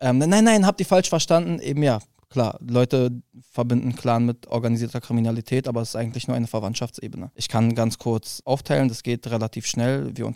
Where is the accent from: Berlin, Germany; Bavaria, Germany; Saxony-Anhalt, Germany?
Berlin, Germany; ich bin ein Berliner Kanake, der Kunst macht